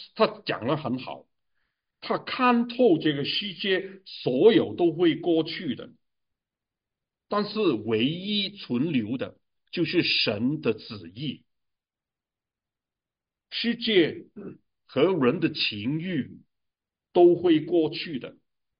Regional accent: Hong Kong; 以前我们香港人呢，很追求了有一个，

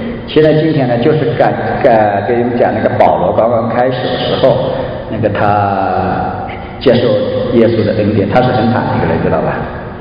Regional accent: China; now in Montreal, Canada; 我也是大陆人。2003年我去到蒙特利尔，直接在那边登陆。

